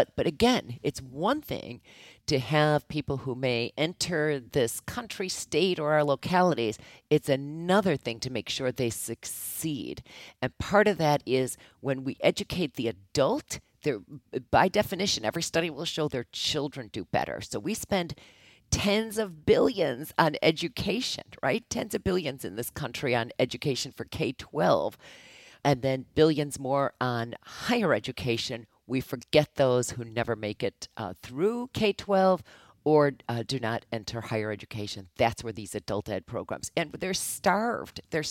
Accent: Illinois, United States; Senator Paul Simon from Illinois. I'm originally from Illinois.

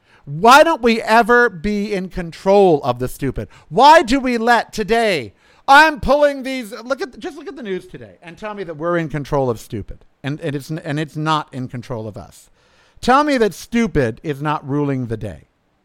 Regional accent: United States; You, as an American, do not have the right to knowingly and willingly infect other individuals

